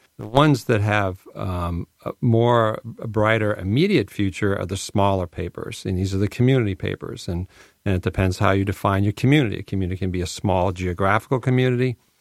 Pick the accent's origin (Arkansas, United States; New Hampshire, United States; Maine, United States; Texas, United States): New Hampshire, United States; Berlin; You know, I was brought up in Berlin, New Hampshire. Worked in the paper mills. Drove a pulp truck.